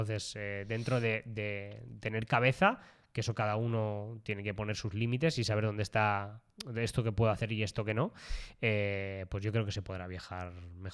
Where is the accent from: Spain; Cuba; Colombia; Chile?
Cuba; Soy cubano, me interesa mucho vuestra respuesta.